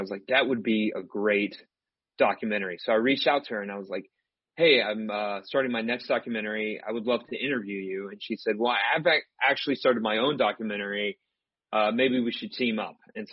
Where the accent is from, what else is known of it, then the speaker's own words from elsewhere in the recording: Texas, United States; I'm a Texan, so I went to the University of Texas to get a film degree